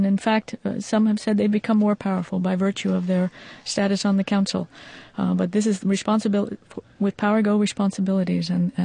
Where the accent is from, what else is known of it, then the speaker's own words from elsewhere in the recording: United States; not only sort of as a citizen of the world, but really as an American.